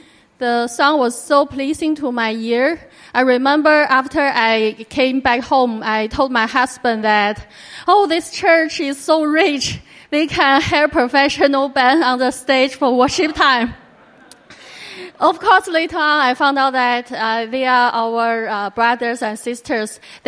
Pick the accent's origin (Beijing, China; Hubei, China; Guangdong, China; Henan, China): Beijing, China; moved away as an adult; now in Hong Kong, China; I come from Beijing 20 years ago for studies in Hong Kong.